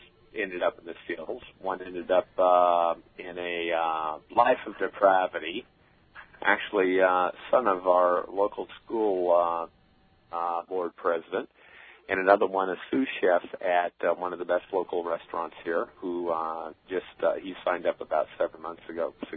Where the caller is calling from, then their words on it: East Setauket, New York, United States; I'm from East Setauket.